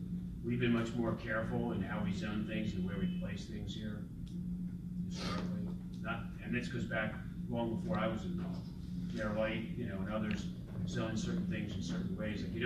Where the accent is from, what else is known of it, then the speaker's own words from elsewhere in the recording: Edison, New Jersey, United States; I grew up in Edison, and I still work there, and I love Edison